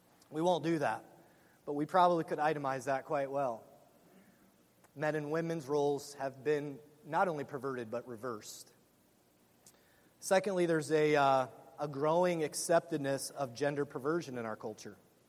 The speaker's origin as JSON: {"language": "English", "region": "Pennsylvania", "country": "United States", "said": "Yeah, I'm from Pennsylvania, so all the southern boys can have their grits. I'll have my scrapple and shoe fly pie."}